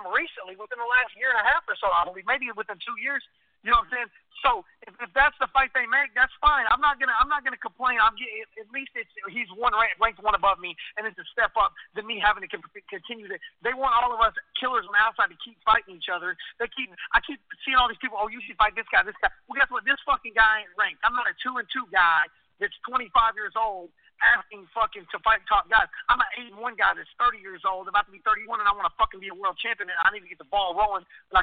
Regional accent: Texas, United States; I'm from Texas.

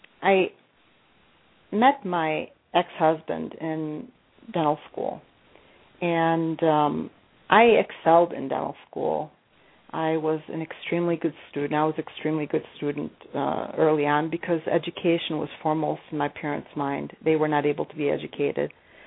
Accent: United States; first language Polish; English is a second language; my first language is Polish. I am a daughter of Polish immigrants who came to the United States after the war.

